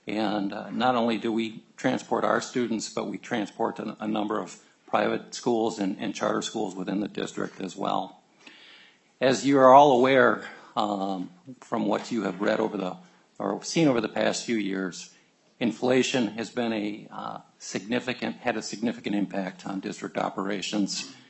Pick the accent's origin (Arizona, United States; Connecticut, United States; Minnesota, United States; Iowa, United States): Minnesota, United States; being from outstate Minnesota originally, and now being in a large, geographically div